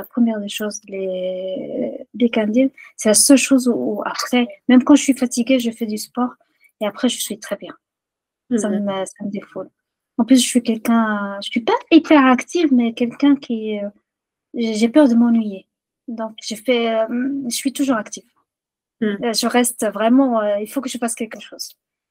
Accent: Rabat, Rabat-Salé-Kénitra, Morocco; rebat, c'est ma ville natale, c'est la ville où j'ai fait les 100 coups avec les copines.

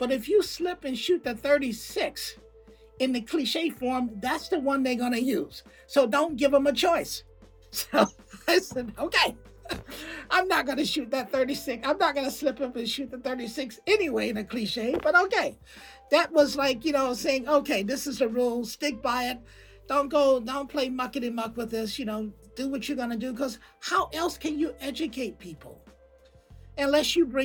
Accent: Alabama, United States; I mean, I come from Alabama. I come from a place where, you know, you have guns.

